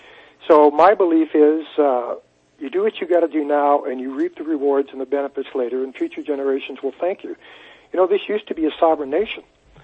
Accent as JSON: {"language": "English", "country": "United States", "said": "That offends me as an American."}